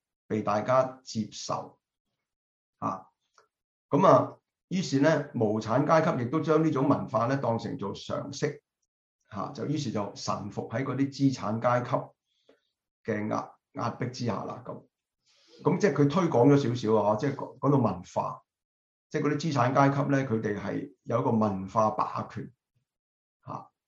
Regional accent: China; 我哋中國人好興點樣講咧

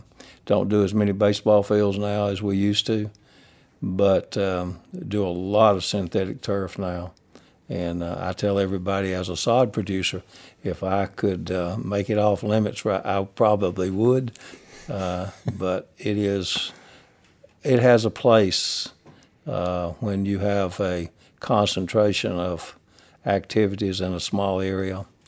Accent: Rootville, Georgia, United States; I grew up in the Rootville area, south of Carrollton, and went to school at Central Carrollton and came to West Georgia as a freshman

